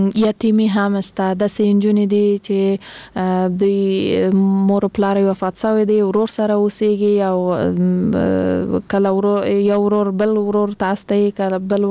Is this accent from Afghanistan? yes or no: yes; Kandahar, Afghanistan; now in Kabul, Afghanistan; زه خپل د کندهار د ولایت یم